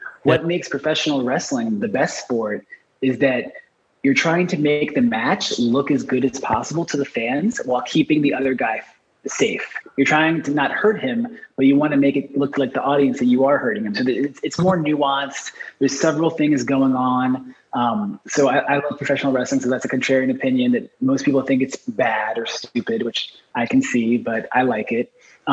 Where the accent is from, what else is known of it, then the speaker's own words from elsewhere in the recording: East Coast, United States; now in California, United States; I'm from the East Coast originally, so California is just different out here.